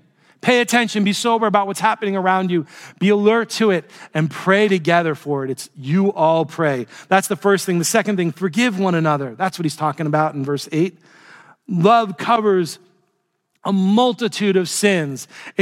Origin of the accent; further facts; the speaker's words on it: New York City, New York, United States; I was scared, and I grew up driving in New York City.